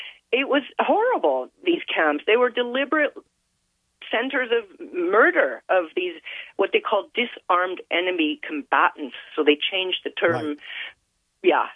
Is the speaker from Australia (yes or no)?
no; Canada; No, I was born and raised in Canada. So definitely Canadian all my life.